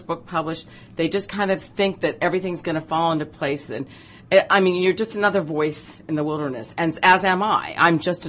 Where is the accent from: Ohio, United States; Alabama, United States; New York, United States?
Ohio, United States; Dayton; when I was a kid growing up in Dayton, Ohio, my father and I had these huge arguments